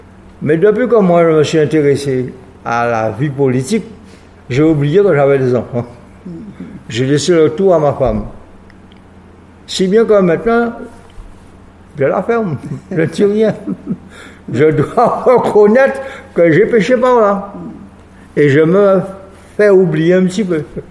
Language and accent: French; Guadeloupe; Moi, je suis guadeloupéen